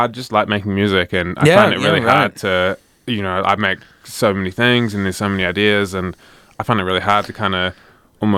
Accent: Lyttelton, Canterbury, New Zealand; So, I grew up in Littleton and live there at the moment

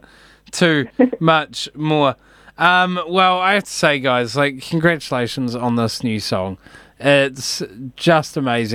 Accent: Auckland, New Zealand; I'm actually from Auckland, so I don't know why I said that.

